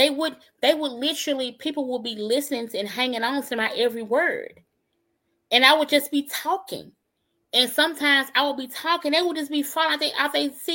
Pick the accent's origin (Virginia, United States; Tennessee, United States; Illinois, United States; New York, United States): Tennessee, United States; Memphis; You know, but I'm from Memphis. Who actually does that from Memphis?